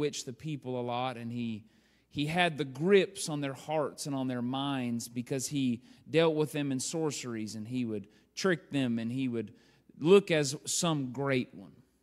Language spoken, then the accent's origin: English; Louisiana, United States; I'm from Louisiana. I'm redneck.